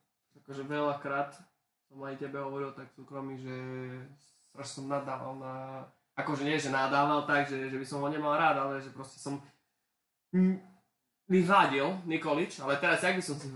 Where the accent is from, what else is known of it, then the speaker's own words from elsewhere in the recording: Spiš, Slovakia; Sme Spišiaci, no tak môžem jednu otázku ku Spišskej.